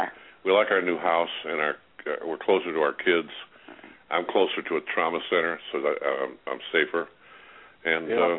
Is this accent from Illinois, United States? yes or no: yes; Chicago, Illinois, United States; also born or lived in Branson; now in Springfield, United States; You know, growing up in Chicago, this is like a little town, but...